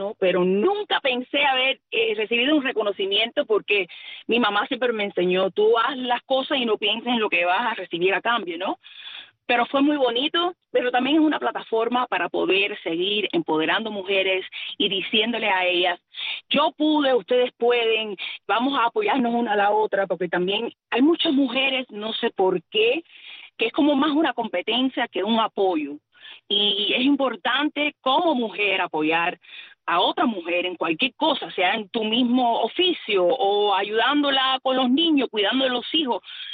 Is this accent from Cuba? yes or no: yes; Cuba; accent: Cuban; cualquiera que me pregunta me dice … ¿dónde tú eres? Yo soy cubana. Y igual yo hablo muy cubanaza.